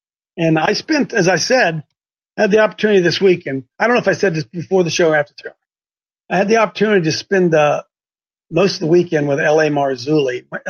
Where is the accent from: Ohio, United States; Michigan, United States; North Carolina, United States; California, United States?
Ohio, United States; This is my hometown. And I went, not hometown, home county, same county.